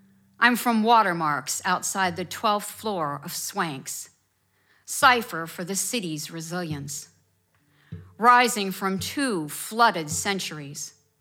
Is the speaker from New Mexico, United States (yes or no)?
no; Pennsylvania, United States; I grew up in Western Pennsylvania, and several of these poems, especially the first one, takes me back to my childhood.